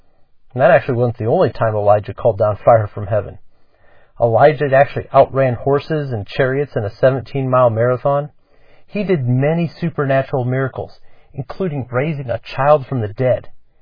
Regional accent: Elkhart, Indiana, United States; from Elkhart, Indiana. And you may say, "Where in the world's that?"

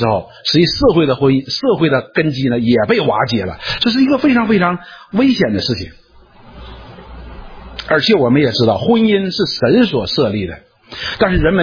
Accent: China; 中国呢，我们是中国人，说我们关心中国

